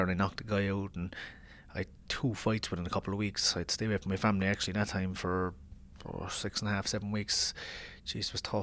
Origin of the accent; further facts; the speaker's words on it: Mahon, Munster, Ireland; You know, I'm from Mahon to Madison Square Garden.